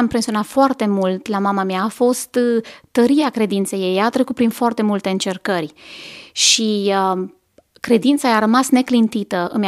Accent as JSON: {"language": "Romanian", "town": "Ghiroda", "region": "Timiș County", "country": "Romania", "tie": "born or raised there", "said": "Am crescut la Ghiroda cu mamă creștină."}